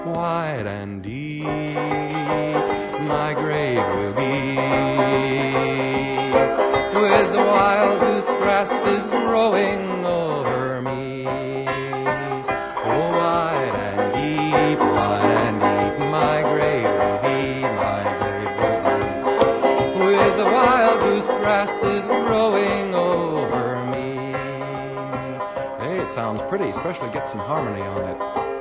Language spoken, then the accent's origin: English; New York, United States; It's from right near my hometown on the Hudson River.